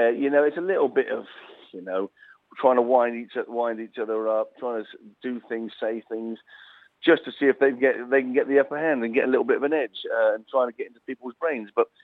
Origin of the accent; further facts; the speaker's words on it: England, United Kingdom; I'm English through and through